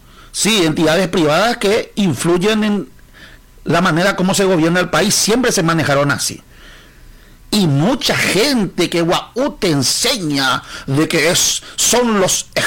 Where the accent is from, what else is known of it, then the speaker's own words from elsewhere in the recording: Paraguay; ¿Qué es lo que se cree que somos los paraguayos de esta señora?